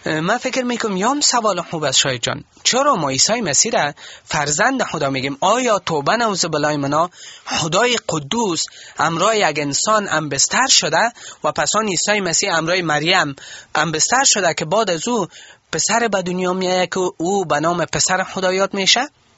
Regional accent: Kabul, Afghanistan; وقتی که میگم من بچه کابل هستم

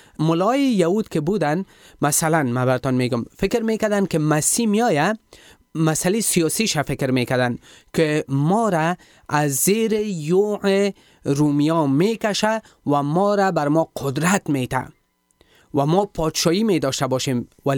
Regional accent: Afghanistan; افغان هستیم، ما از این فرهنگ هستیم، ما از این کشور هستیم، ما کدام بیگانی نیستیم.

